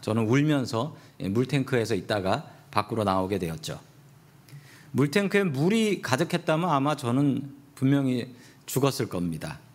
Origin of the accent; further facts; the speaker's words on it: Seoul, South Korea; 제가 5살 때쯤에 있었던 일인데요. 저는 서대문에 살았습니다. 제가 이래 봬도 서울 사람입니다.